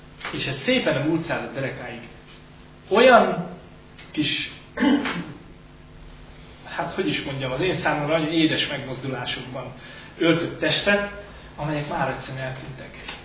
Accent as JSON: {"language": "Hungarian", "town": "Martonvásár", "region": "Fejér", "country": "Hungary", "said": "Aztán rájöttem, hogy én Martonvásárhoz származom, ami nem falu, csak élőhely."}